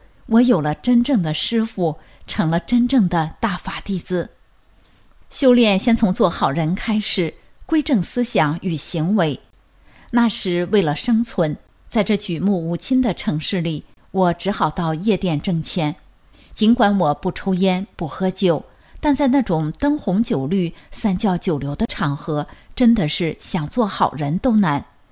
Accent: Heilongjiang, China; born there; also born or lived in -; 我出生在黑龙江省的一个边塞古城，高中没毕业，我就皈依佛门，成了居士。93年来到现在居住的这座城市。

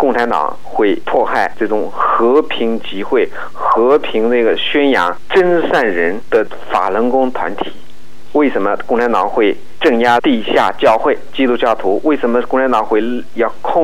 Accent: China; 但是作为一个中国人

